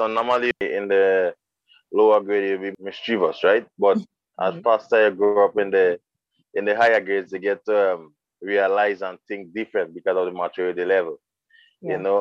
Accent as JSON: {"language": "English", "country": "Grenada", "tie": "born or raised there", "said": "Well, first of all, I'm from Carriacou, born and raised, you know, and for the past few years."}